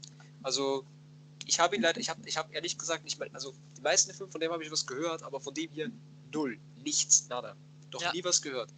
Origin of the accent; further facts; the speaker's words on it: Austria; accent: Austrian; ich spreche noch mit diesem leicht österreichischen Dialekt, was für mich als Österreicher natürlich dann noch um einiges schlimmer ist